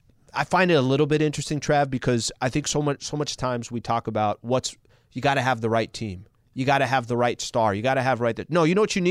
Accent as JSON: {"language": "English", "town": "Anaheim", "region": "California", "country": "United States", "tie": "born or raised there", "said": "I grew up in Anaheim."}